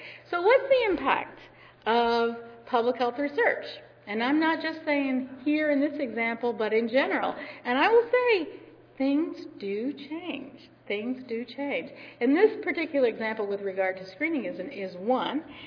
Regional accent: Alabama, United States; I grew up in Alabama, however, I can speak rapidly.

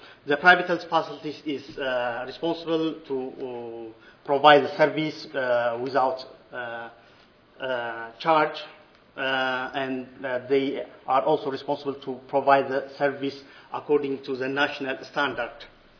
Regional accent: Ethiopia; I'm from Ethiopia. So I'm going to take you to Africa, Ethiopia.

